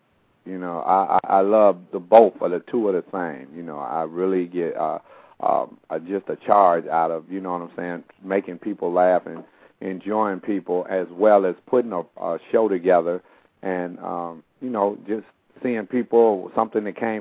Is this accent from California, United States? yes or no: no; Chicago, Illinois, United States; I was born in Chicago, raised on the south side of Chicago, had two older sisters, the baby boy.